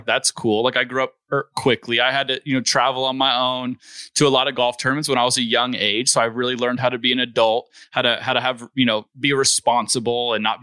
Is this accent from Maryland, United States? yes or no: no; Valencia, California, United States; even if I grew up where I grew up in Valencia, which is a pretty nice town.